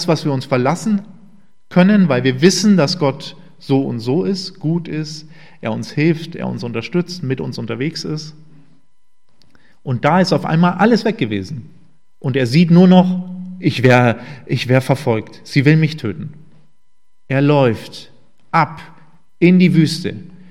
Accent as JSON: {"language": "German", "region": "Bavaria", "country": "Germany", "said": "ich bin aus Bayern, ist Bayern ein sehr, sehr geheiligter Ort. Weil so viele Berge da sind."}